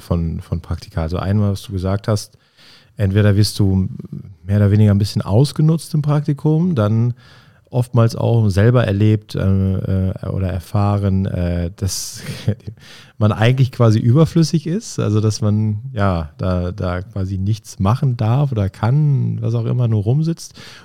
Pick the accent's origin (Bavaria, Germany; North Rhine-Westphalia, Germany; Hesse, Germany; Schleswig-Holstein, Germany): North Rhine-Westphalia, Germany; Olpe; bei der Polizei bei uns in Olpe, da wo ich herkomme.